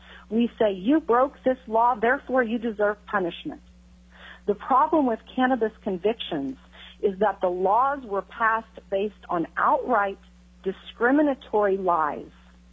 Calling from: Kenai Peninsula Borough, Alaska, United States; I'm calling from the Kenai Peninsula Borough.

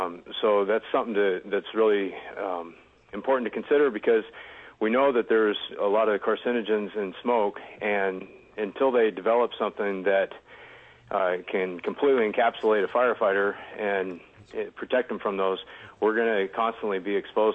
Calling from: Eagle River, Alaska, United States; I'm calling from Eagle River, Alaska.

